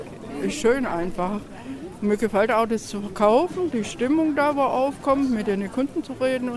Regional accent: Tübingen, Baden-Württemberg, Germany; Ja, ich bin aus Tübingen.

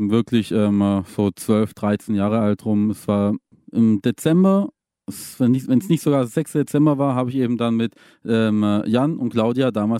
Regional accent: Rottenburg, Germany; Ich komme aus Rottenburg, im Ortsteil von Rottenburg.

